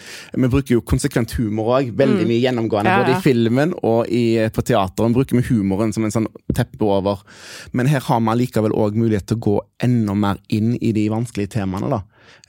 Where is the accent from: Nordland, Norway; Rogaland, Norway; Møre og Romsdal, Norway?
Rogaland, Norway; Haugesund; Ja, det er det som det dialektet der, jeg er fra Haugesund.